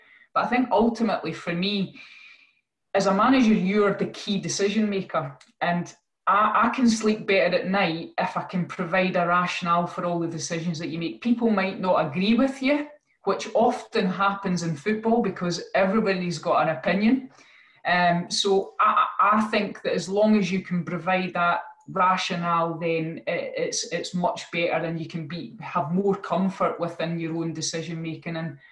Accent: Scotland, United Kingdom; we had a captivated audience that, you know, we're passionate Scottish people.

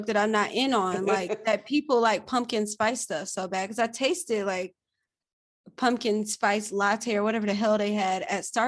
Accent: Atlanta, Georgia, United States; Like I'm from Atlanta.

